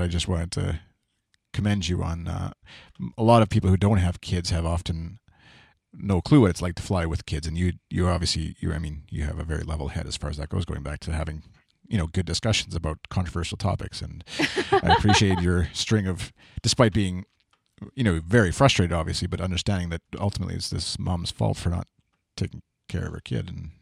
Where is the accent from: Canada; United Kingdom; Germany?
Canada; maybe this is part of being Canadian or part of being my background too